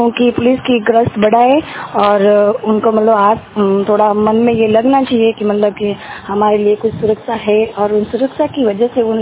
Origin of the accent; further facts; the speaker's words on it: Khareni, Rajasthan, India; गांव खारेनी तहसील सोची जिला पाली से हूँ।